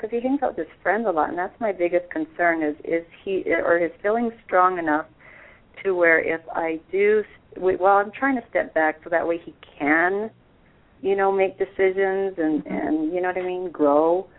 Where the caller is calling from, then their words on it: Denver, Colorado, United States; Denver, Colorado.